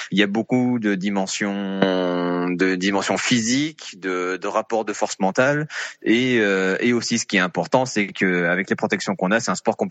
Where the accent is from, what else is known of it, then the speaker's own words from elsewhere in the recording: Brittany, France; now in Clermont-Ferrand, France; Je suis breton d'origine, mais bon, ça fait 17 ans que j'ai posé mes valises à Clermont-Ferrand et j'en suis très heureux. Donc, on pense maintenant, je suis autant auvergnat que breton.